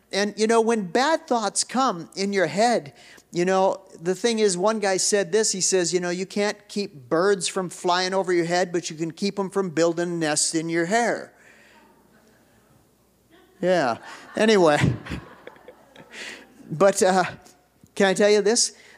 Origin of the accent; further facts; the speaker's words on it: Minneapolis, Minnesota, United States; now in Menominee, United States; I grew up in Minneapolis, and to my knowledge, we never yielded to pedestrians.